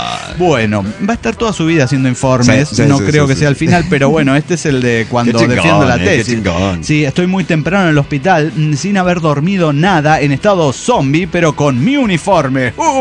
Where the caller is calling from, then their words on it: Winston-Salem, North Carolina, United States; de Winston Salem.